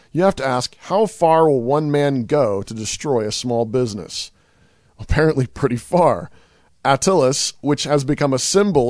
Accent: Moscow, Idaho, United States; The mayor of Moscow, Idaho, hey, that's my hometown, saves us from little kids playing soccer.

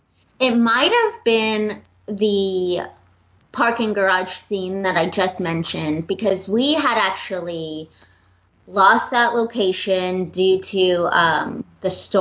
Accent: New York, United States; now in Los Angeles, United States; I mentioned to you I'm from New York and I live

